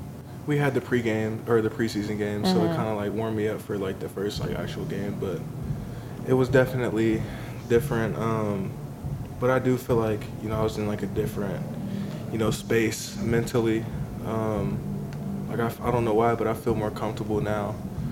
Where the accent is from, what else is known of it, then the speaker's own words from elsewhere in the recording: Hamilton, Ohio, United States; Yeah, I was born in Hamilton. I'm from Hamilton, Ohio.